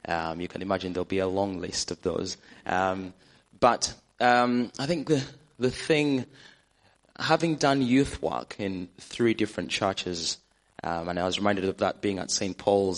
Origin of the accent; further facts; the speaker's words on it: Uganda; moved away as an adult; now in United Kingdom; I grew up in a place somewhere tucked away in Africa called Uganda.